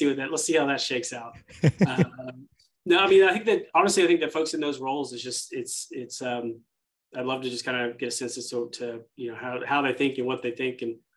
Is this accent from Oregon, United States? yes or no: no; Atlanta, Georgia, United States; Yeah, so I grew up here in Metro Atlanta, South Forsyth High School, actually, for those from Metro Atlanta.